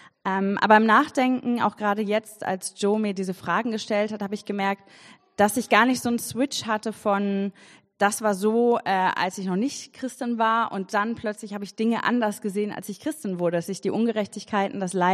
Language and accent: German; Hamburg, Germany; now in Berlin, Germany; Ich komme ursprünglich aus Hamburg